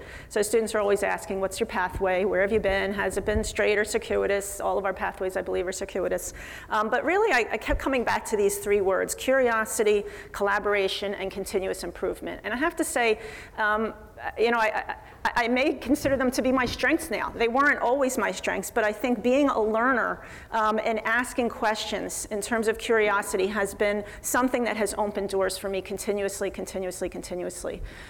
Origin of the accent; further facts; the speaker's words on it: Camden, New Jersey, United States; I'm from Camden, New Jersey.